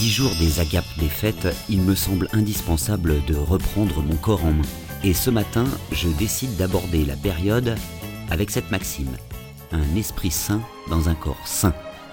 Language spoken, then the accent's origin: French; Paris, Île-de-France, France